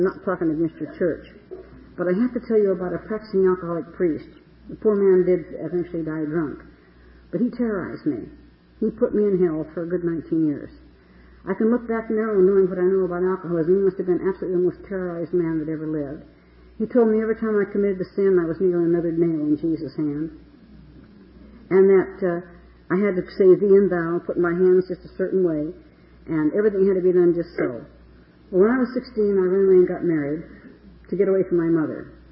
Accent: Reno, Nevada, United States; And so in Reno, my hometown is in Reno. I was born and raised there.

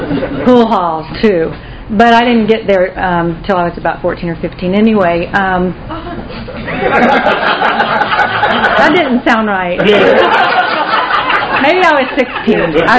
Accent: Auburndale, Florida, United States; also born or lived in Winter Haven, Florida; And I was born in Winter Haven, Florida, and I grew up in Auburndale, Polk County. We called it Polk County.

